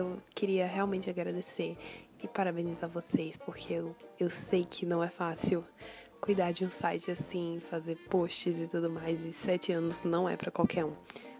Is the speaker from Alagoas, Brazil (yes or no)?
yes; Maceió, Alagoas, Brazil; eu sou de Maceió, Alagoas